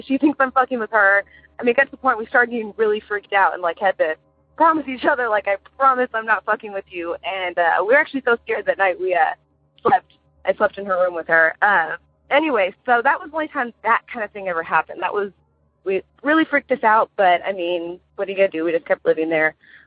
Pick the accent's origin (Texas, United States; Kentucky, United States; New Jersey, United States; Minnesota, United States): Texas, United States; Houston; I'm from Houston, Texas.